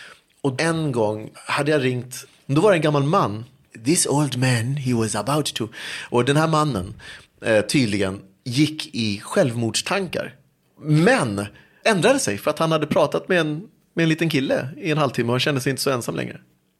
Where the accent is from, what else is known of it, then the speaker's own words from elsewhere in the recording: Uppsala, Uppsala County, Sweden; also born or lived in Uganda; Sen flyttade vi tillbaka till Uganda liksom för att straighten some things out. Och medan vi var där 76 så föddes jag. Sen kom vi tillbaka till Uppsala.